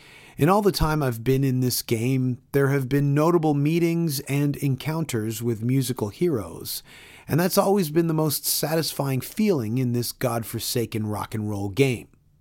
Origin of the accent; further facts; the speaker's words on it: Toronto, Ontario, Canada; I grew up in Toronto, and I've said this before, growing up as a metalhead during my impressionable teen years, it was … that were kings to me.